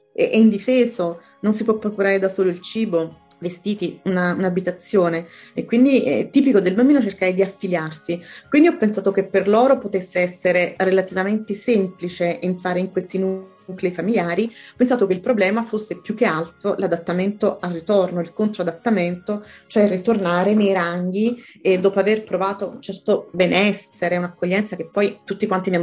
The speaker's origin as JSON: {"language": "Italian", "town": "Naples", "region": "Campania", "country": "Italy", "said": "Io sono napoletana, vivo a Napoli"}